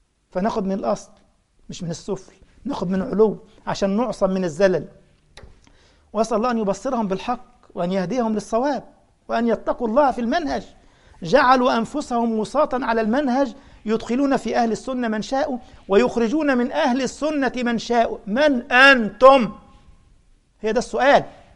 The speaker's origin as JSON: {"language": "Arabic", "country": "Egypt", "said": "عندنا في مصر فيقول لك عامل زي الهبلة ولابس طرحة"}